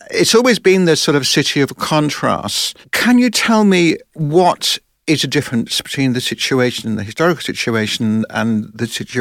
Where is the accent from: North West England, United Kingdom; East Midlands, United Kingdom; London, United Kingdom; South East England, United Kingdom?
London, United Kingdom; I was brought up in South West London